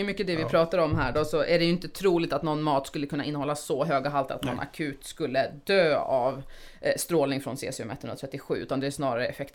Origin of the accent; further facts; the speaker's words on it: Uppland, Sweden; jag har vuxit upp i Uppland